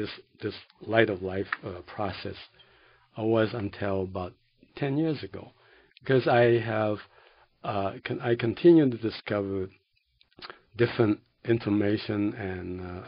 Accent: China; because I came from China, I knew there are a lot of legends and folklores

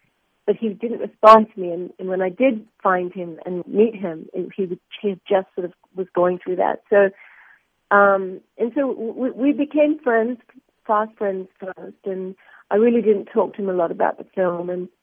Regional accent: Australia; and I'm Australian.

